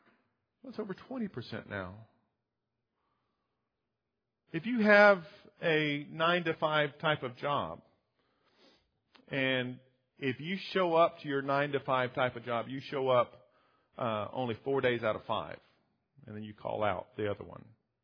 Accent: the South, United States; But Mary and I, growing up in the South, where there weren't any pro teams, we gravitated towards college sports.

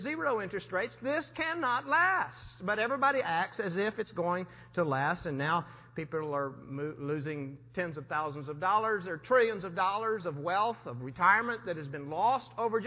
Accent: Texas, United States; moved away as an adult; I am a redneck from West Texas, grew up in West Texas, and the oil field.

